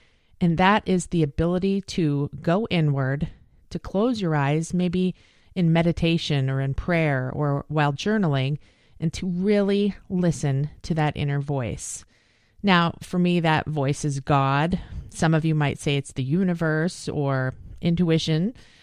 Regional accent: Verona, Wisconsin, United States; a giant medical software company in my hometown in Verona, Wisconsin.

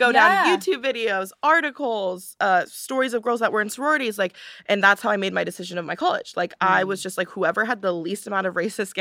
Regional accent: Palos Verdes, California, United States; I'm from Palos Verdes, California, which is like the suburbs of Los Angeles.

